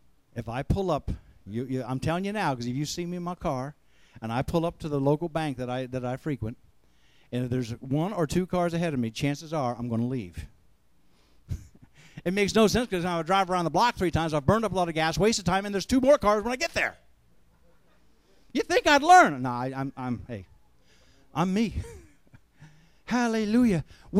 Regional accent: United States; Me, like a fool that I am, me being the American I am, had a whole pocket full of credit cards

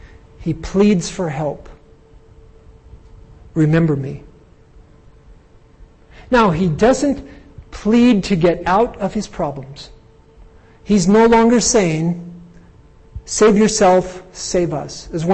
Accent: Ireland; well, it was the way I was brought up. I'm Irish, what can you expect?

